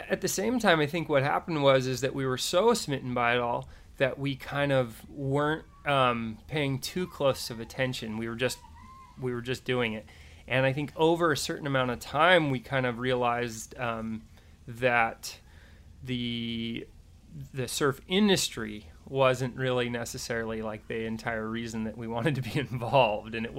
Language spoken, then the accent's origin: English; Ojai, California, United States; We grew up in Ojai, California, so it's not that far away from the industry.